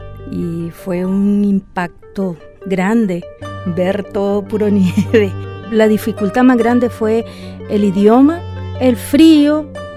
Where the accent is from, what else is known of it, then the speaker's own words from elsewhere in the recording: Nicaragua; Creo que como los nicaragüenses pasamos esta etapa de la guerra